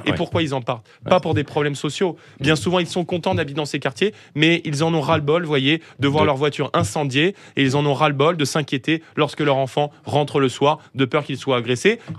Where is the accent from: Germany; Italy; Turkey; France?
France; Saint-Denis, Île-de-France; Il n'y a pas de ligne de métro qui vous en comme ça a été le cas chez moi à Saint-Denis, en 15 minutes sur les Champs-Élysées.